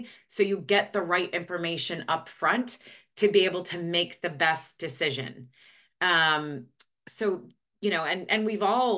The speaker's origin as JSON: {"language": "English", "region": "Midwest", "country": "United States", "tie": "born or raised there", "said": "I grew up in the Midwest, you know, hardworking family"}